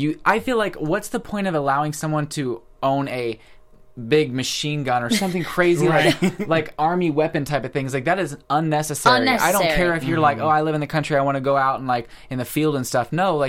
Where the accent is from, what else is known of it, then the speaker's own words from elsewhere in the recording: Missouri, United States; I'm from Missouri, so, like, the majority out there, like, are very pro-gun.